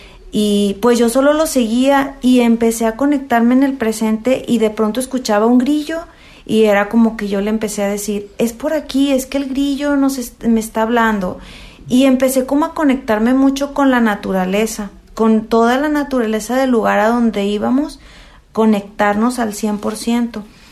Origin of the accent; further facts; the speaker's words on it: Monterrey, Nuevo León, Mexico; yo soy de Monterrey, él de aquí de Tijuana, yo me regreso a Monterrey